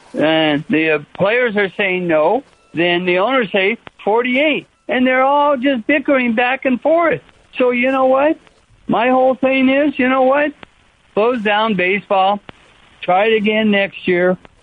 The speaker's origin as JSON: {"language": "English", "town": "Torrance", "region": "California", "country": "United States", "said": "I'm from Torrance"}